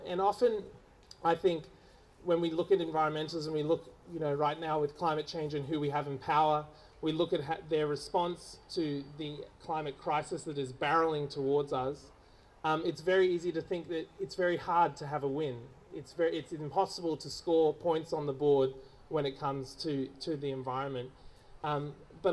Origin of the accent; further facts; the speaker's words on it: Hervey Bay, Queensland, Australia; I grew up in Harvey Bay, as I said, and the whales used to visit there.